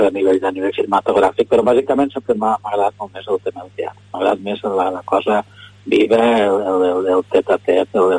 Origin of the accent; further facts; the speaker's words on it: Lleida, Catalonia, Spain; Lleida capital, jo soc fill de l'Horta, els meus pares eren pagesos, i doncs, de Lleida de tota la vida.